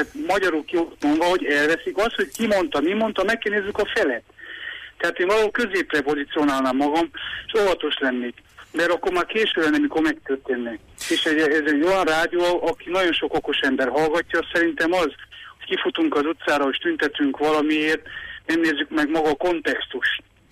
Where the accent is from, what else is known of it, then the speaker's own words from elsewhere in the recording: Transylvania, Romania; erdélyi magyar vagyok